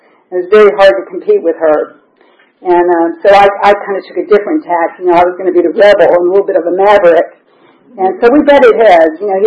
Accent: Memphis, Tennessee, United States; I grew up in a big family. I grew up in Memphis, Tennessee. I was the second born of six children.

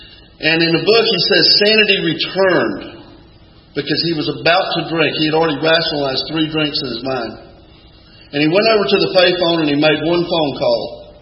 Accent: Jacksonville, Florida, United States; And I grew up in Jacksonville, Florida, but my family would send me down to Hazelhurst, Georgia.

